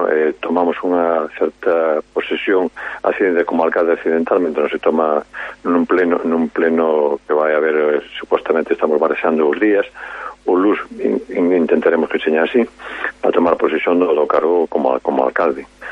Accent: Mondoñedo, Galicia, Spain; conozco todos os veciños porque nacín en Mondoñedo, criei-me en Mondoñedo

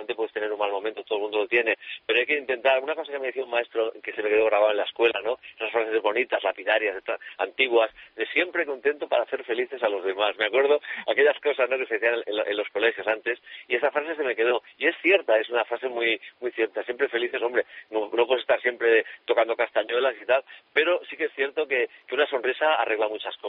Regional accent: Catalonia, Spain; la gente que yo he nacido aquí y yo me siento catalán

